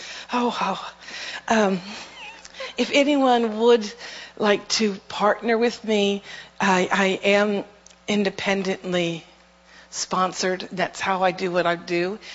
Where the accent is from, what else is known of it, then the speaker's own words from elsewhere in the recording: New Orleans, Louisiana, United States; moved away; also born or lived in Bulgaria; But when I moved to Bulgaria, I moved there literally 2 weeks before Katrina hit. I'm from New Orleans. My family lives in New Orleans.